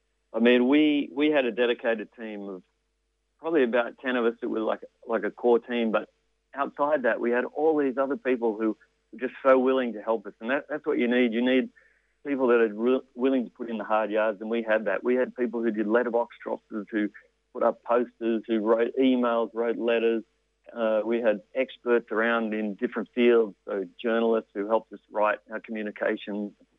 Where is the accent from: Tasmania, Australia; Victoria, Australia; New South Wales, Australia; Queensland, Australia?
New South Wales, Australia; Newcastle; I'm not really a long-term local. I grew up in Newcastle.